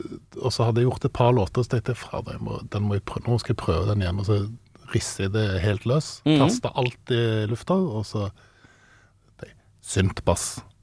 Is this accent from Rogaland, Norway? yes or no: yes; Stavanger, Rogaland, Norway; also born or lived in Oslo; Jeg fra Stavanger.